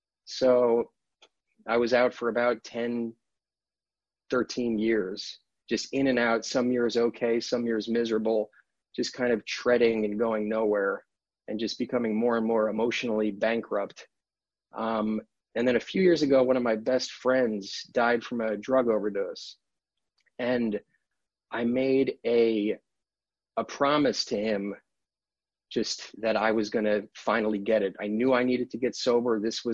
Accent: New York, United States; So I grew up in New York, had a good family.

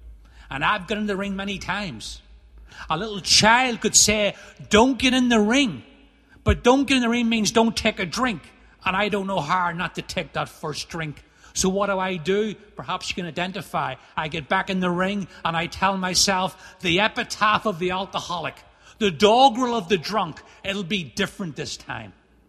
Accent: Northern Ireland, United Kingdom; accent: Irish; now in United States; growing up in Northern Ireland, and I've experienced every form of drinking

